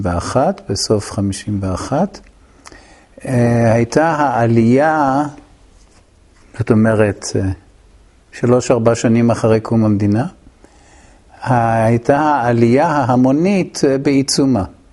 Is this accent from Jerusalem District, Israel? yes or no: yes; Jerusalem, Jerusalem District, Israel; born there; ואני נולדתי בירושלים בשנת תרפ"ט, שזה 1929.